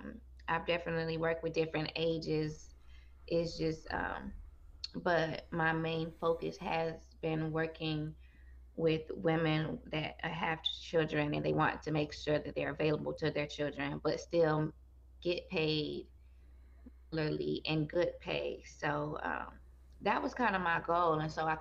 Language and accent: English; Augusta, Georgia, United States; I'm from Augusta, Georgia, so my main immediate family is 2 hours away.